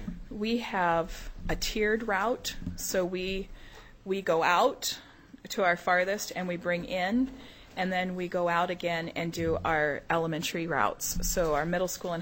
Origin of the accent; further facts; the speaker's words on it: the South, United States; and I'm from the South